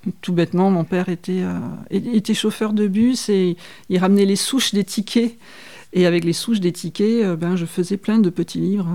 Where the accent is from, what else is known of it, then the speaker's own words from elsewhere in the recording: Anglet, Nouvelle-Aquitaine, France; Je vivais à Anglette, dans un appartement. Au quatrième étage.